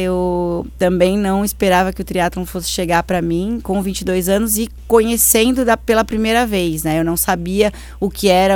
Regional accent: Santos, São Paulo, Brazil; born there; porque eu nasci em Santos, né?

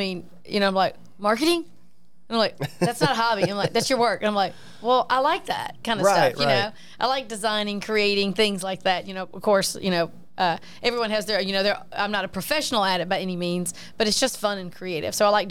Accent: Alabama, United States; accent: southern twang; also born or lived in Ocean Springs, Mississippi; He followed his brother throughout Alabama, which is kind of why I can't lose my southern twang. So we lived in North Alabama growing up

